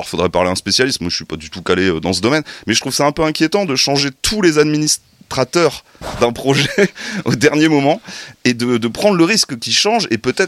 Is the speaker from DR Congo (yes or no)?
no; Brittany, France; je le prends très mal en tant que Breton